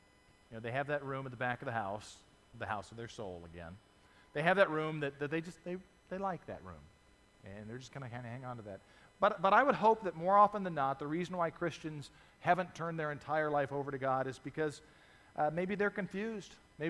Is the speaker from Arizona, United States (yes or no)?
yes; Arizona, United States; I grew up in Arizona. Maybe you didn't want to be a cowboy, okay?